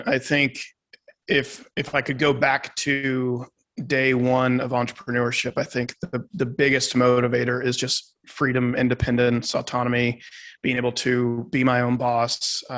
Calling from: Tucker, Georgia, United States; I'm in Tucker, Georgia, which is a suburb just outside of Atlanta, Georgia.

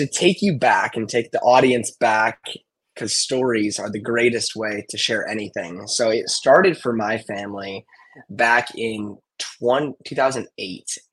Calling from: Tulsa, Oklahoma, United States; Tulsa, Oklahoma. Awfully windy.

